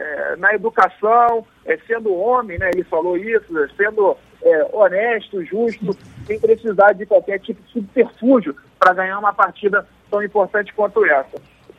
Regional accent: Rio de Janeiro, Brazil; Eu sou carioca

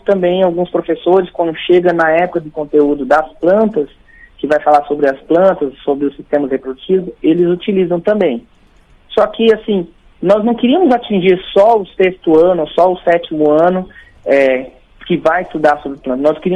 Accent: Mato Grosso do Sul, Brazil; nós somos do Cerrado, né, aqui no Mato Grosso do Sul.

